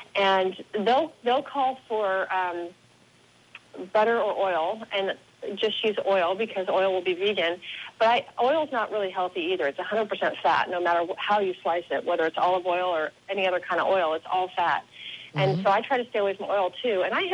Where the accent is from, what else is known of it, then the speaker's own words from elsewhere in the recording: Washington, United States; We come from Washington. I eat apples.